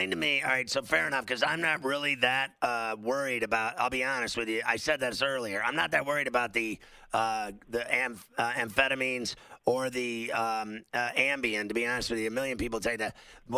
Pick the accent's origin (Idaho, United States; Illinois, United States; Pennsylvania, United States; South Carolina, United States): Pennsylvania, United States; Pittsburgh; so I know Curtis because I grew up in Pittsburgh, and I used to watch him play at Pitt.